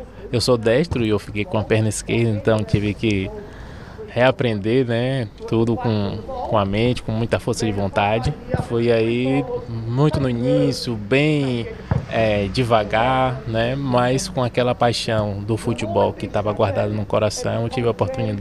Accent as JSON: {"language": "Portuguese", "country": "Brazil", "moved": "yes", "said": "com toda a minha experiência, que eu venho lá do Brasil já praticando esse desporto."}